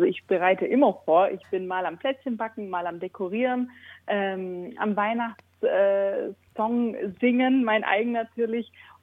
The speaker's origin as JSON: {"language": "German", "town": "Hechingen", "region": "Baden-Württemberg", "country": "Germany", "said": "also ich komme ja aus Hechingen, aus der gleichen Stadt wie"}